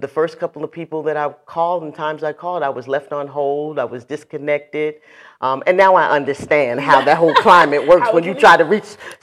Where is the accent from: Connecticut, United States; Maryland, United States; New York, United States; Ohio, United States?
New York, United States; also born or lived in Boston; now in New Jersey, United States; And I'm born and raised in New York, and I live in New Jersey, and I've lived in Boston.